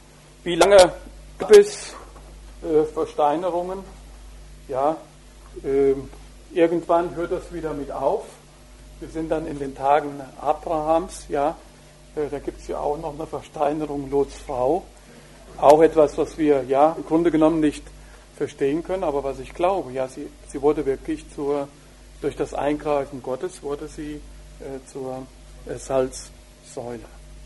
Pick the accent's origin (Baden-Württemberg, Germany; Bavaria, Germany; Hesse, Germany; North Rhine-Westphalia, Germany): Hesse, Germany; Ich komme daher, aus dem Vogelsberg.